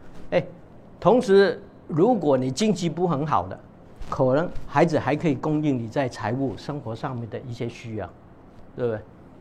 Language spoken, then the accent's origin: Chinese; China; now in United States; 那像比如说我们中国人现在在美国了